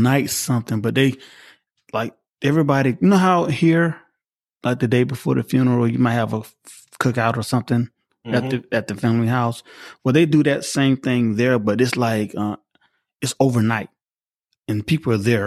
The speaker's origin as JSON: {"language": "English", "region": "Georgia", "country": "United States", "said": "I'm from South Georgia. I'm from the country. It was like being home in the country."}